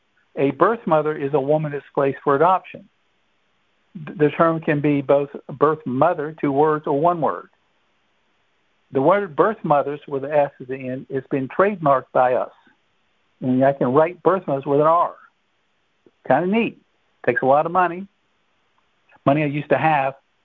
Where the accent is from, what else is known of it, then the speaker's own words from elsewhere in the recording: Portsmouth, Virginia, United States; now in Tidewater, United States; Here in Tidewater, I am now, and I'm born and raised in Portsmouth, up in Northern Virginia for 30-some years, and still connected there a lot.